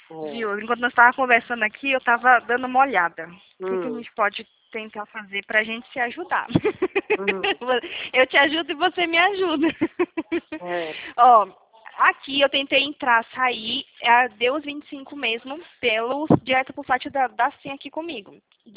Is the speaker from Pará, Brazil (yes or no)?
yes; Belém, Pará, Brazil; porque eu não sou daqui, né? Eu sou de lá, do Pará, de Belém do Pará. Eu moro aqui tem 9 anos.